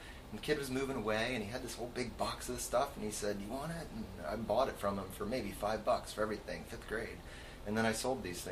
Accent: Ohio, United States; And I grew up in Ohio, you know, but we would visit

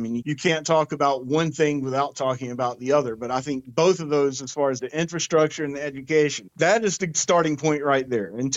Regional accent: South Carolina, United States; I was raised in Barnwell County, South Carolina, by my grandparents

